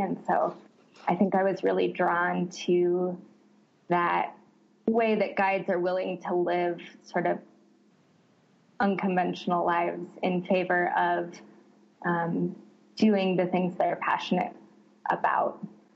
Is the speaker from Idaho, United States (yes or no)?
yes; Idaho, United States; I grew up boating in Idaho. I grew up in northern Idaho. Boating was always our summer vacation.